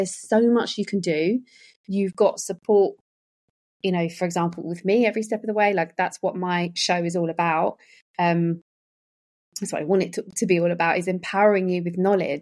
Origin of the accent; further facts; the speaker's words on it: United Kingdom; We, as typical British as well, we'll say no